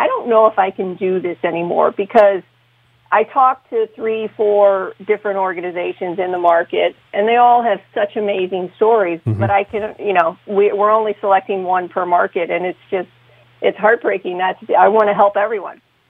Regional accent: St. Louis, Missouri, United States; obviously I was born and raised in St. Louis, love the city, and think it's amazing.

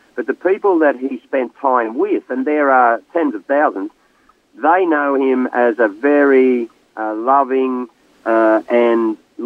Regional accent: Lismore, New South Wales, Australia; I'm an Aussie from Lismore, which is a very, or it always has been, a quite monocultural type of area.

